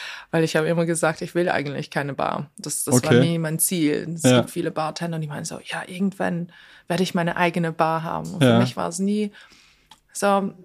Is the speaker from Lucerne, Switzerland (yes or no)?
no; Basel, Basel-Stadt, Switzerland; und dann bin ich wieder zurück in meine Heimatstadt, also Basel